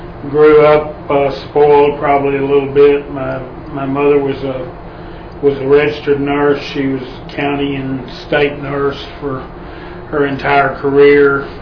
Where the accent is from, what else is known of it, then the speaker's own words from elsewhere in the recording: Texas, United States; also born or lived in Saltillo, Texas; Well, I grew up in East Texas. I was born in 46, September 24th of 46. Actually, it says on my birth certificate, Saltillo, Texas